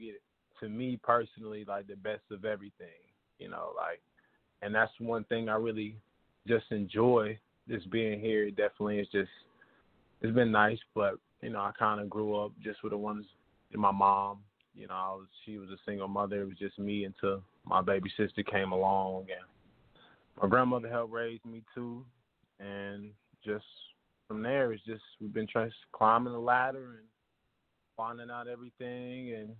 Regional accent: Nashville, Tennessee, United States; Me, born and raised in Nashville, you know, from Shiloh down here too as well.

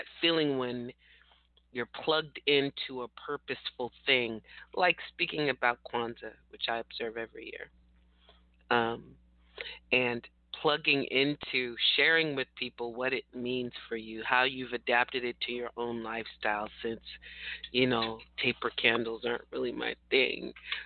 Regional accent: California, United States; I'm from California, and I don't have children.

